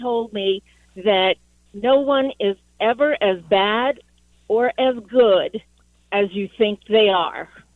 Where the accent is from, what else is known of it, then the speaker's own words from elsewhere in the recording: Ireland; Okay, well, first I want to say I'm Irish too, so I'm going to use that joke.